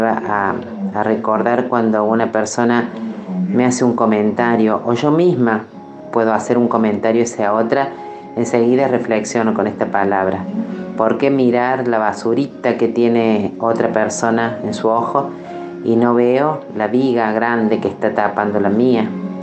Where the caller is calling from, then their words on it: Río Cuarto, Córdoba, Argentina; de Río Cuarto.